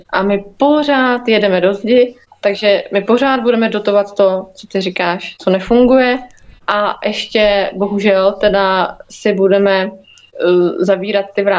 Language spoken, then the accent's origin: Czech; Mladá Boleslav, Central Bohemian Region, Czechia; Já jsem z Mladý Boleslavy, to možná někteří posluchači vědí, a já to tady vidím.